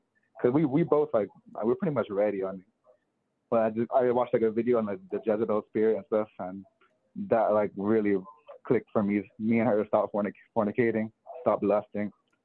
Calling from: California, United States; I'm calling from Southern California.

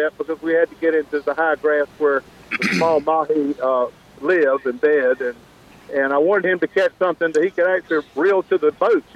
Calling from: North Carolina, United States; Harnett County.

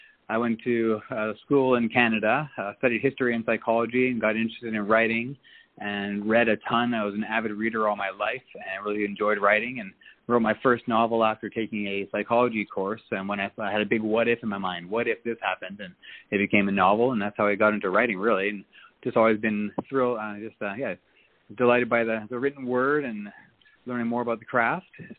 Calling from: Anguilla; I'm now calling from the British West Indies. I'm in a small island called Anguilla, running a luxury hotel.

